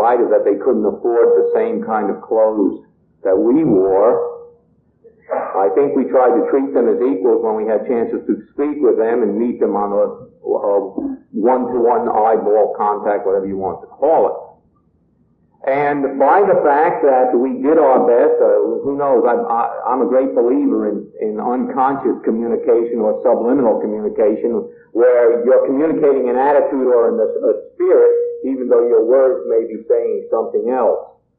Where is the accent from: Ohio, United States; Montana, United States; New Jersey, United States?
New Jersey, United States; When I was growing up in the New Jersey area, we used to have a young people's activity